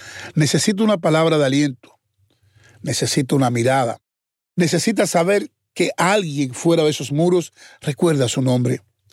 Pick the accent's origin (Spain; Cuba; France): Cuba; Y como cubanos tenemos la responsabilidad con la propia memoria histórica.